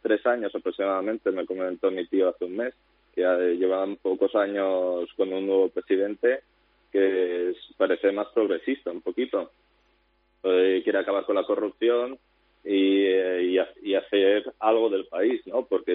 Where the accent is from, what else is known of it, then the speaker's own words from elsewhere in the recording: Spain; also born or lived in Moldova; o soy de Moldavia, o bueno, o toda mi familia es ucraniana, espera, si el único moldavo de la familia soy yo. Pero si me he criado en España.